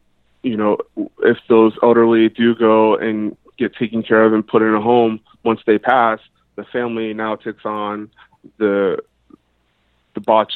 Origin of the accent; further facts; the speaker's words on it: Birmingham, Alabama, United States; I'm from Birmingham, Alabama.